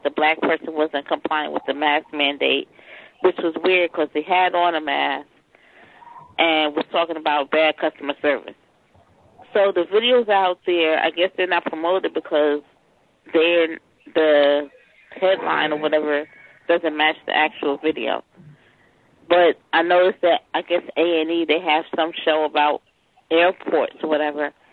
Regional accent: New York City, New York, United States; because New York City schools, I'm from New York, usually starts after Labor Day.

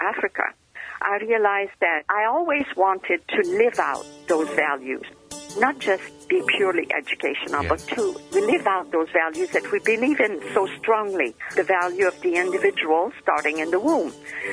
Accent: Quebec, Canada; now in United States; Well, I was born and raised in Quebec, Canada, so I'm French-Canadian.

